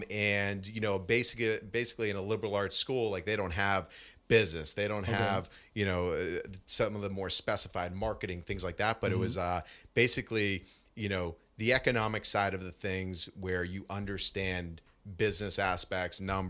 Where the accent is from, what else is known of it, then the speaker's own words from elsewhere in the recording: Boston, Massachusetts, United States; You know, I'm originally from Boston. Went to a small liberal arts school up in Maine, Bates College.